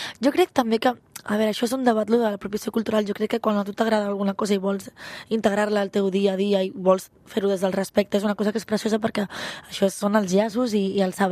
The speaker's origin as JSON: {"language": "Catalan", "region": "Catalonia", "country": "Spain", "said": "Jo sempre he dit que nosaltres hem menjat andalús i hem parlat andalús, o sigui, això ha passat, però clar, soc catalana"}